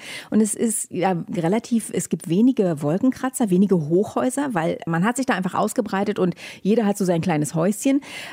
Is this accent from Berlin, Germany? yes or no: yes; Berlin, Germany; now in Los Angeles, United States; worauf ich schon neidisch bin als Berlinerin und als Deutsche im Allgemeinen oder als Europäer, wir sind es gewohnt, mit öffentlichen Verkehrsmitteln zu fahren.